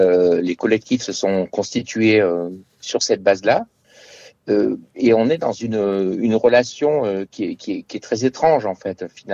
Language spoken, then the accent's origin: French; Mayotte; je suis musulman. Je suis noir et je suis de Mayotte.